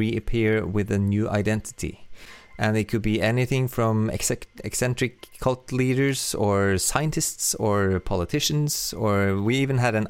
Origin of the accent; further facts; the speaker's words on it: Oslo, Norway; English is a second language; I'm a composer from Oslo, Norway